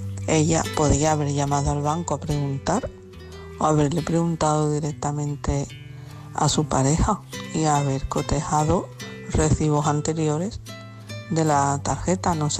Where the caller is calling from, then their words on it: Jerez de la Frontera, Andalusia, Spain; de Jerez de la Frontera, Cádiz.